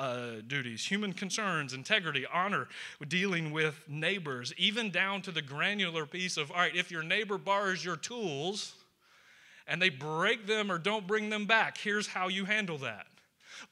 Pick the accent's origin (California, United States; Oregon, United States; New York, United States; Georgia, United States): Georgia, United States; accent: Georgia; So if you're kind of new here, I'm from Georgia. If you can't tell, I'm not from around here. The accent is from Georgia.